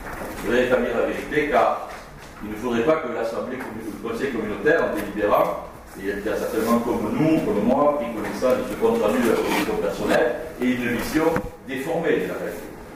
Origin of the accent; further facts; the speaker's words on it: Occitanie, France; accent: Bigourdan; comme diraient nos amis britanniques avec mon horrible accent bigourdin